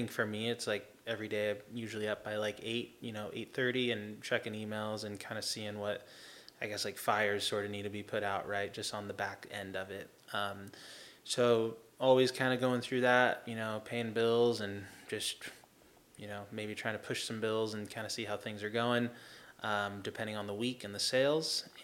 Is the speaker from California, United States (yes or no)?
yes; Seal Beach, California, United States; Yeah. I grew up in Seal Beach. So just right over the bridge.